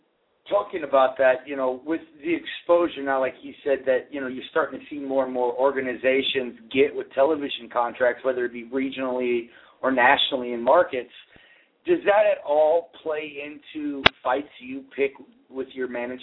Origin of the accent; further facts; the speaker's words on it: Oregon, United States; I'm from the West Coast up in the Pacific Northwest in Oregon.